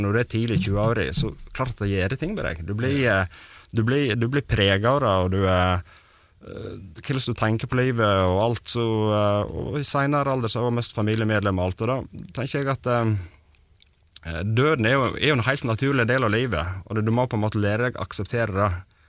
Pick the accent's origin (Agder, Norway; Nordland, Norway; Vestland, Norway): Vestland, Norway; Ja, vi er fra Sogna og spiller metal.